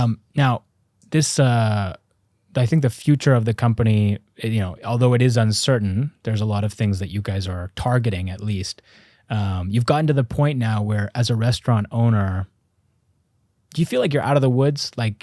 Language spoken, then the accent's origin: English; Canada; As a Canadian, we also, you know, it's not very common to see a Canadian restaurant outside of Canada.